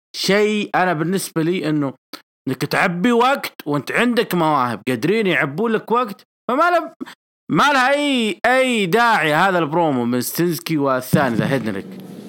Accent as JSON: {"language": "Arabic", "town": "Jeddah", "region": "Makkah Province", "country": "Saudi Arabia", "said": "عندنا في جدة"}